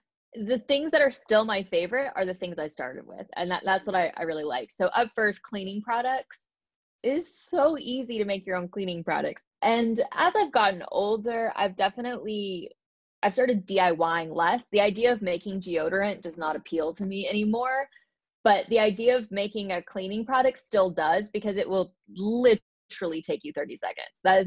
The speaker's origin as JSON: {"language": "English", "region": "Arkansas", "country": "United States", "said": "So I'm from Arkansas, which is not the most progressive state in America."}